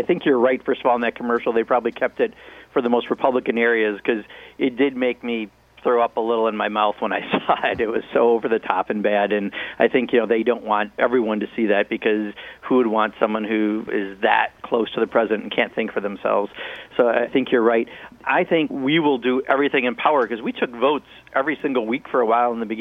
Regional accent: Kenosha, Wisconsin, United States; My hometown, Kenosha, Wisconsin, 14,000 people at its peak used to make cars.

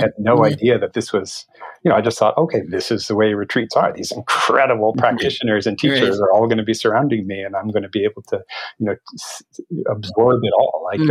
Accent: Vermont, United States; I grew up in Vermont, nice. But not on a farm, right?

